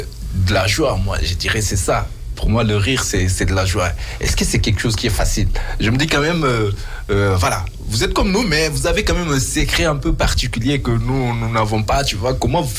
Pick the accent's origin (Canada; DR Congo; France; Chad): France; Grenoble, Auvergne-Rhône-Alpes; moi, c'est une fierté, quand même, en tant que grenoblois, de voir que les artistes de Grenoble, ils arrivent à se donner la main et à se produire ensemble.